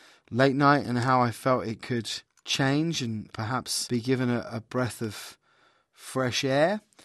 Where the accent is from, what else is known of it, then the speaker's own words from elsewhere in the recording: High Wycombe, South East England, United Kingdom; I'm from High Wycombe in England, Great Britain.